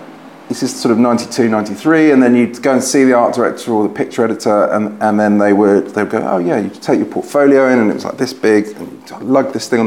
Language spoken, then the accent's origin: English; South East England, United Kingdom; moved away as an adult; I grew up in Surrey, just right on the M25, like 2 miles outside the M25, and I left home at the age of 20 in 1990, and moved to Putney